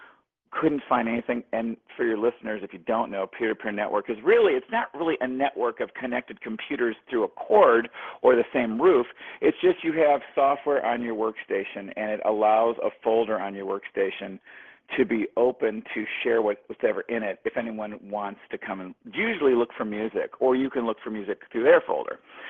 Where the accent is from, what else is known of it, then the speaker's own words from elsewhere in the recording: Detroit, Michigan, United States; Both my parents met when they were police officers in Detroit, and then I was raised in Detroit till the riots and grew up outside, went to Michigan.